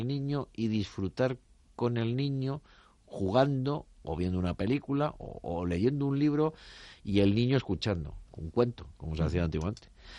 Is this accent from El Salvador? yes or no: no; Spain; somos españoles y debemos de sentirnos orgullosos